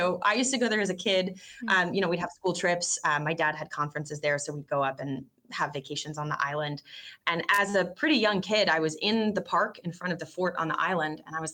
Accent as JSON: {"language": "English", "region": "Michigan", "country": "United States", "said": "Yeah, so I'm from Michigan originally. My whole family is from various parts of the Midwest"}